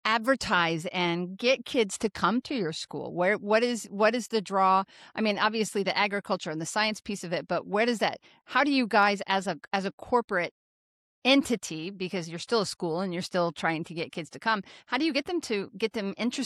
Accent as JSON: {"language": "English", "town": "Grand Island", "region": "Nebraska", "country": "United States", "tie": "born or raised there", "said": "I'm a little bit of an agricultural kid myself. I was born and raised in Grand Island, Nebraska."}